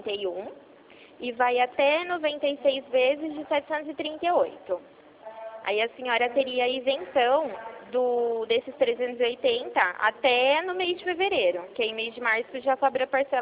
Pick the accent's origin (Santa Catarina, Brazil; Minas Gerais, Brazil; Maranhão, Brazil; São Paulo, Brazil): São Paulo, Brazil; Rio Claro; Eu sou de Rio Claro, São Paulo.